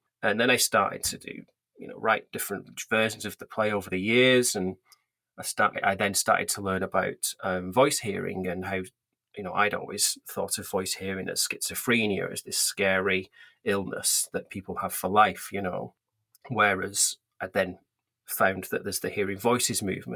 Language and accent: English; Horwich, North West England, United Kingdom; now in Yorkshire, United Kingdom; So I was born and raised in a town called Horwich near Bolton in the north of England, not far from Manchester. But I now live a little bit further away than that. I'm just over the border in Yorkshire